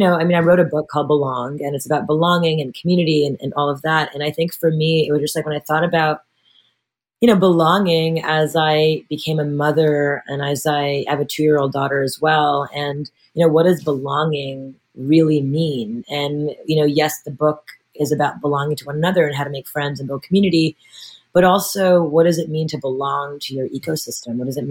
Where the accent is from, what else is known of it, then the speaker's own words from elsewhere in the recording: New York, United States; I'm a New Yorker forever. I love New York. I'm a soldier for the city.